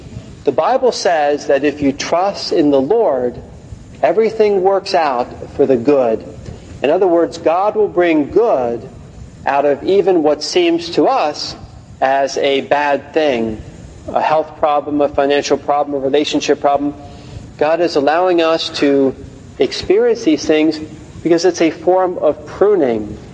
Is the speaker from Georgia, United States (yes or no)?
no; Philadelphia, Pennsylvania, United States; See, growing up in Philadelphia, we had a big garden in my backyard.